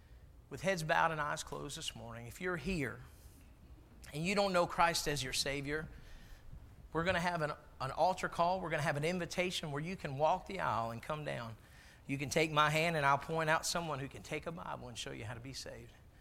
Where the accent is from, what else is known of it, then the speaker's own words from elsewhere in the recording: Maryland, United States; moved away as an adult; now in Florida, United States; I'm from Maryland, but I had to transfer down here to this great state of Florida.